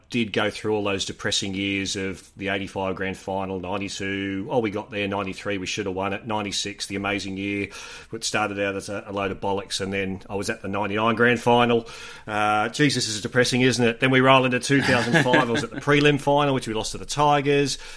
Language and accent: English; Sydney, New South Wales, Australia; I'm born and bred in Sydney, and I grew up in the southern parts